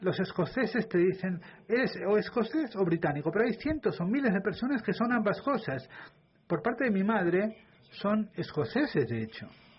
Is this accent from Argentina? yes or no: no; Canada; Yo soy un canadiense inglés que hablo francés, y espero que podamos hablar francés, y el hecho de que hablo francés pues es parte de quién soy. No es solamente una competencia lingüística, es parte de mi identidad social y mi identidad política. Y mi familia está enterrada en Quebec.